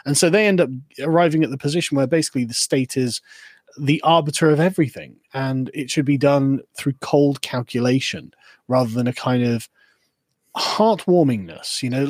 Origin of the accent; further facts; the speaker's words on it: Aldershot, South East England, United Kingdom; born there; also born or lived in Ipswich / Germany / Huntingdon; You know, I was born in Aldershot, my sister was born in Ipswich, then we moved to Germany, then we moved back to Huntingdon, I think it was.